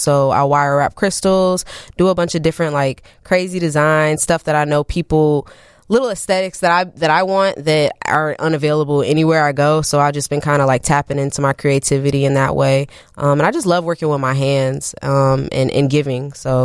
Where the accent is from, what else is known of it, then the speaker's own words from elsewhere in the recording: Champaign, Illinois, United States; Yeah, I'm from Champaign, Urbana.